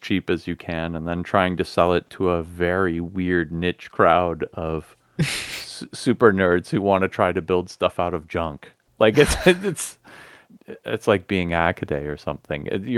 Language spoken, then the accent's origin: English; Nashville, Tennessee, United States; I grew up in Nashville. We had one called Javanco